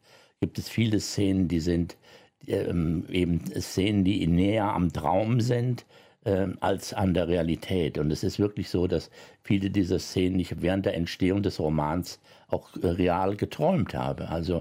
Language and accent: German; Cologne, North Rhine-Westphalia, Germany; born there; Ja, ich bin 51 in Köln geboren